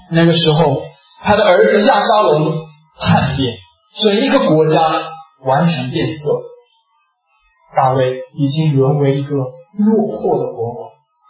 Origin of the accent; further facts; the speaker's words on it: China; 饶恕是我们中国人最难的一个功课之一。